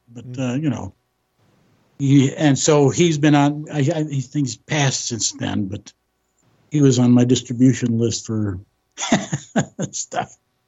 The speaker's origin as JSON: {"language": "English", "town": "Los Angeles", "region": "California", "country": "United States", "tie": "born or raised there", "said": "And so I graduated high school and college in Los Angeles, in San Fernando Valley."}